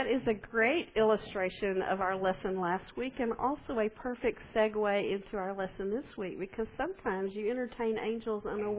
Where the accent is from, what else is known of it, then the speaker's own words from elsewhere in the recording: Alpine, Texas, United States; Y'all all know that I grew up in Alpine, and I have made hundreds of trips from here to there and back since I've been an adult.